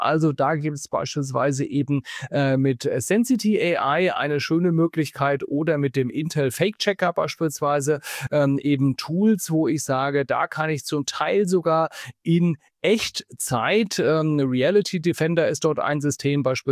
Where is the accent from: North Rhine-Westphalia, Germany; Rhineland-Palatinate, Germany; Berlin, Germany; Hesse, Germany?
Berlin, Germany; Also ich habe den Tagesspiegel als Berliner beispielsweise abonniert